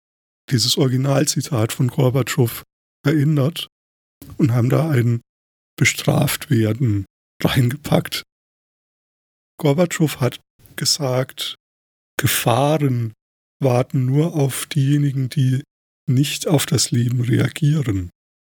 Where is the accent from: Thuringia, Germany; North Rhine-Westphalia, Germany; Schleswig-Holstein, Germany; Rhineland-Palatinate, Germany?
Thuringia, Germany; Ich bin ja selbst in Thüringen geboren, aber das war damals, also diese rechtliche Kategorie Thüringen gab es damals noch gar nicht, weil ich da eben auch in der DDR aufgewachsen bin bis zu meinem 10. Lebensjahr.